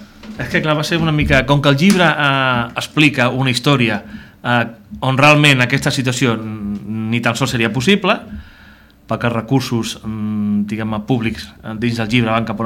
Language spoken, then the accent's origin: Catalan; Sabadell, Catalonia, Spain; born there; now in Navàs, Spain; jo sóc nascut a Sabadell, en tinc 42 anys, faré 43 ara, el 2 de juliol. Fa prop de 8 anys que vivim a Navàs.